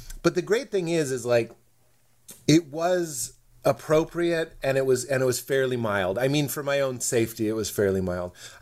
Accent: Boston, Massachusetts, United States; we're from Boston. So we're like kind of repressed and we don't communicate the best.

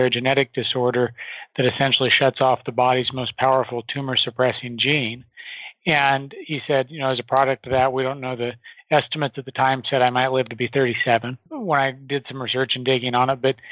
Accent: Nebraska, United States; now 43 years old for context, and when I was 16 years old, kind of growing up, normal childhood, I grew up in Nebraska in the middle of the country

